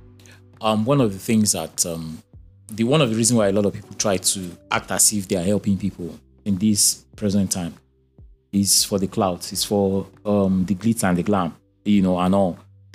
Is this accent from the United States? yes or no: no; Osun, Nigeria; And then Osun State Governor, that's my home state.